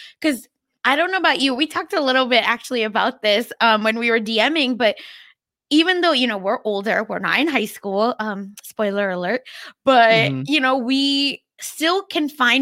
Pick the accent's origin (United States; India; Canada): India; I'm Jewish, I'm not Hindu, but I've seen, right, so much, because I grew up in India.